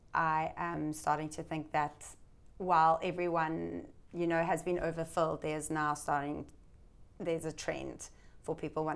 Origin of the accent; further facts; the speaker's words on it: South Africa; growing up in South Africa, you know, I grew up in the same area.